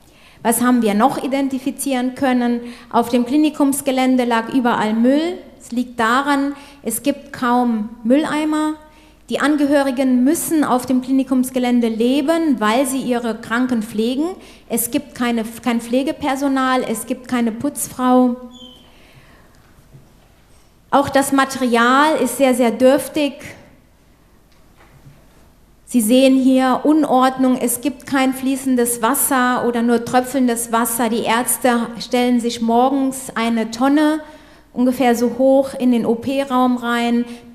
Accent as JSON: {"language": "German", "town": "Nuremberg", "region": "Bavaria", "country": "Germany", "said": "ich komme aus Nürnberg"}